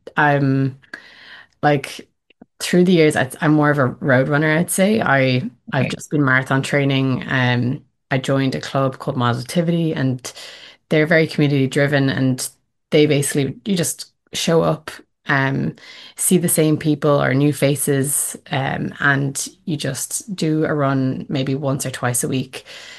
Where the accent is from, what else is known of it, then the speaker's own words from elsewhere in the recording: Dublin, Leinster, Ireland; Like, I'm from Dublin myself, so being able to go there is, it's so simple.